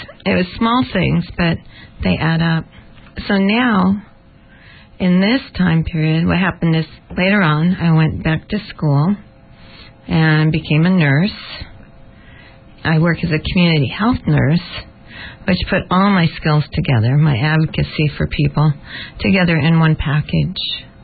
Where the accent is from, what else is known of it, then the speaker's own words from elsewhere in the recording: Portland, Oregon, United States; born there; I was born in Portland, Oregon, 57 years ago.